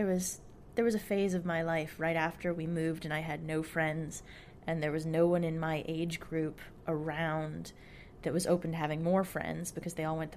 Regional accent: Fairfax County, Virginia, United States; born there; When I was born in Fairfax County

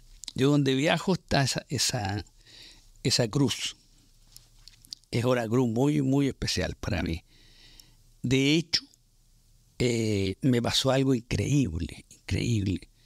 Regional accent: Chile; now in United States; Después me vine a los Estados Unidos, muy desconectado de las comunicaciones en mi país

